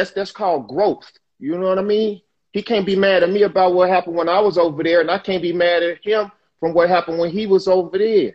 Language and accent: English; Dallas, Texas, United States; I'm from the gutter. I'm from Oak Cliff. Oak Cliff is it's a rough part of Dallas, man. I'm from Dallas, but I'm from Oak Cliff.